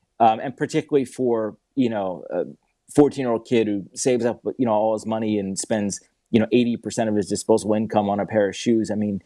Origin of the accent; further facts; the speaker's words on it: Philadelphia, Pennsylvania, United States; Yeah. So I grew up in Philadelphia.